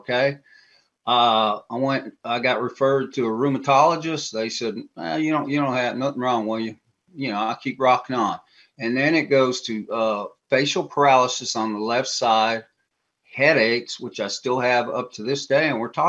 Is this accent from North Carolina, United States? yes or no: no; Hawaii, United States; I'm from Hawaii, okay? I call myself now, I'm a Hawaiian redneck down here in the southeast panhandle of Florida.